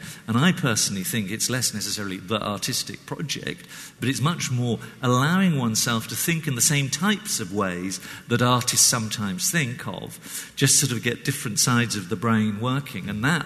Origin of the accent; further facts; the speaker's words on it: Italy; also born or lived in Germany; I was brought up in Italy, Germany.